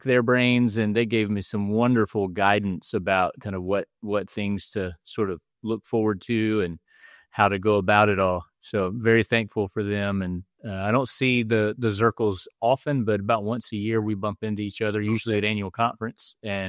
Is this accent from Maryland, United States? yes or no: no; North Carolina, United States; The church where I grew up in North Carolina started a relationship with the Methodist Church here about 35 years ago.